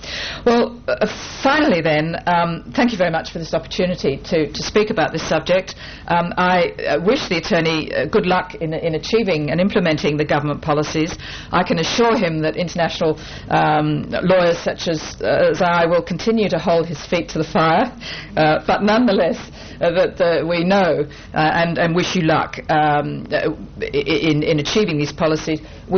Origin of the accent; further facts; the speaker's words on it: Australia; as an Australian, having an opportunity to teach and to discuss human rights processes